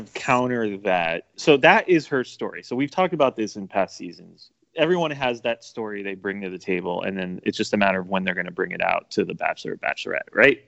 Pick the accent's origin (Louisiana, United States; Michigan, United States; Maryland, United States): Louisiana, United States; Like, I'm from Louisiana. I'm from the South. I'm from a state that's right next to Texas.